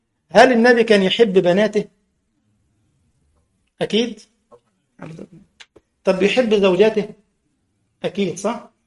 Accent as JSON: {"language": "Arabic", "country": "Egypt", "said": "عندنا في مصر يقول لك التكرار بيعلم الحمار"}